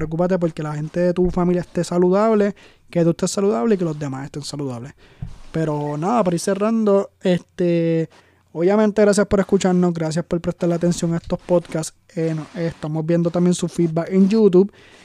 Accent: Puerto Rico; Y si más como puertorriqueños ya hemos pasado por muchas cosas, esto solamente una prueba más.

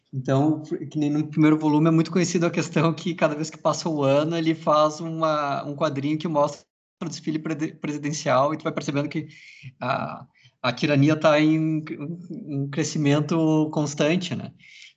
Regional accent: Rio Grande do Sul, Brazil; provavelmente sendo gaúcho eu moraria lá com o pessoal da carne de gado e tal

